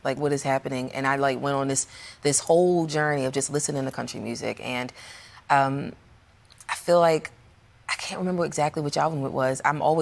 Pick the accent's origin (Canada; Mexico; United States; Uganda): United States; Baltimore, Maryland; I'm also black. I'm from Baltimore. You know, my grandparents are from the South, but my family moved to Baltimore.